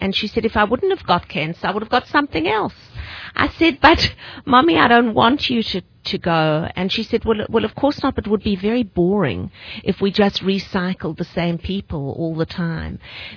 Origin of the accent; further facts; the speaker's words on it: South Africa; And we grew up in South Africa.